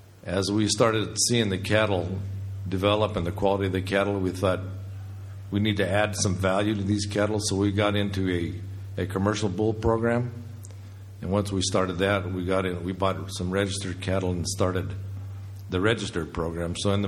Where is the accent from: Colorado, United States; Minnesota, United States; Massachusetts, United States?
Colorado, United States; from Northwest Colorado, Moffat County.